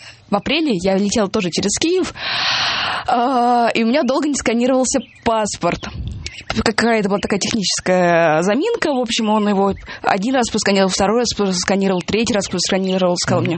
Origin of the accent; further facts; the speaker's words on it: Russia; сказала нечаянно, что я из России.